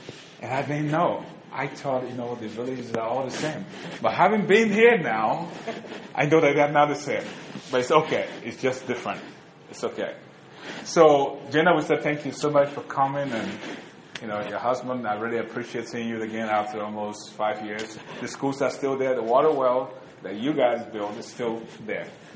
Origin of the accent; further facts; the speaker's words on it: Liberia; born there; I was born in Liberia, Africa.